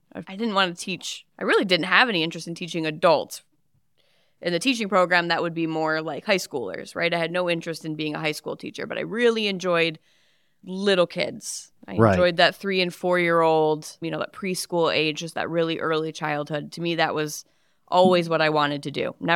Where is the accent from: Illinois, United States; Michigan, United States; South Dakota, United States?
Michigan, United States; St. Clair; I live in St. Clair currently. I grew up in St. Clair. Really just been here since I was very little, like first grade. So I've been in the St. Clair area, Blue Water area, all of that I can remember.